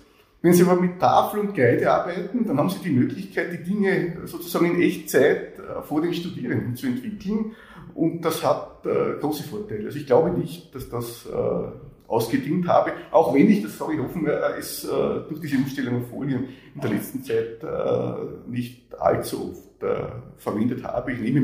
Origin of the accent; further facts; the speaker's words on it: Styria, Austria; hierher gekommen an die Montanuniversität zurück in meine Heimatstadt. Und ich lebe jetzt, ich weiß nicht, sind es 100 Meter oder 150 Meter entfernt von der Wohnung, wo ich als kleines Kind gelebt habe.